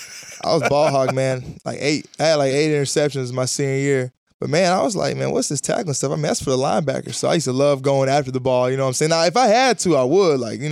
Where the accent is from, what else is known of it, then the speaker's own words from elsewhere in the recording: Huntsville, Alabama, United States; there were a lot of scouts there for college basketball growing up in Huntsville, Alabama.